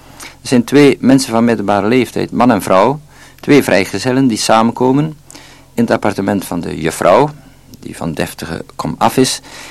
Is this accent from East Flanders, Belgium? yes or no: yes; East Flanders, Belgium; also born or lived in Bruges; ik ben geboren in Brugge, maar toch mijn kinderjaren gesleten in Oost-Vlaanderen. Dan verhuisd, met ouders uiteraard, braafjes, naar Brugge